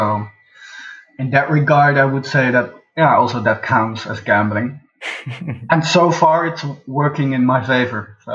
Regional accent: Netherlands; I am from the Netherlands. And, well, I mean, as a Dutch guy, let's generalize

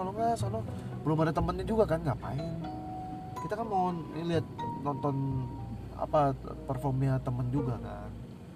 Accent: Sumatra, Indonesia; Aku kan besar di Sumatera, jadi permainannya kayak gitu, apa kasti.

